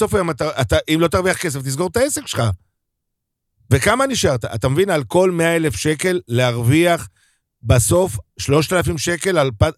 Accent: Bat Yam, Tel Aviv District, Israel; אני בתור ילד גדלתי, אני ספרדי, בבת ים, גדלתי בבניין שהיה לי 10 אמהות שונות, מרוקאית, תימנית.

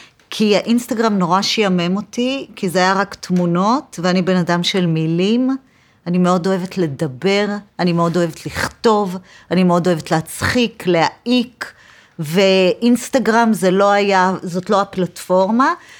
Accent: Hadera, Haifa District, Israel; now in Tel Aviv, Israel; גדלתי, נולדתי בחיפה, גדלתי בחדרה, בגיל 8 עברנו לחדרה, והייתי שם עד גיל 18, ומגיל 18 אני בתל אביב.

